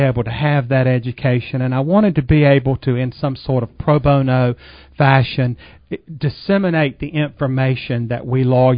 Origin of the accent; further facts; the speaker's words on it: Morehead City, North Carolina, United States; I'm from Morehead City. Mm-hmm. I was born here down in the hospital where Harborview now is downtown by Dr. Brady